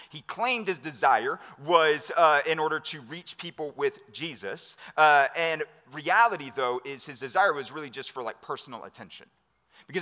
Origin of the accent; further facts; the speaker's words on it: Texas, United States; like I'm a Texan, so like I got to balance those two things.